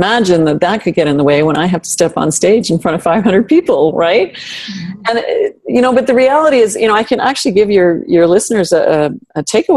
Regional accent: Ontario, Canada; I'm actually from Northern Canada. I'm from Northern Ontario. And we used to spend our summers in a remote backwood cabin.

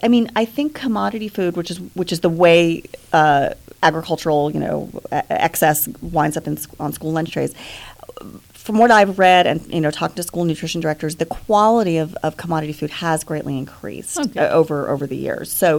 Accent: Tucson, Arizona, United States; I grew up in Tucson, Arizona, and I think, you know, reflective of the culture there, there was actually a lot of their attempt at kind of Mexican food

